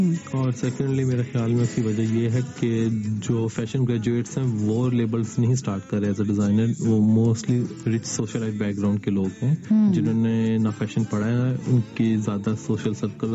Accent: Faisalabad, Punjab, Pakistan; also born or lived in Lahore; now in London, United Kingdom; فیصل آباد سے جب میں نے اپنے ایجوکیشن کمپلیٹ کی تھی، پھر میں لاہور آیا تھا

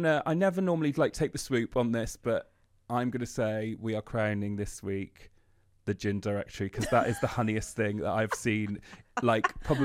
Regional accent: Wales, United Kingdom; now in England; I'm Welsh and I've lived in England for ages

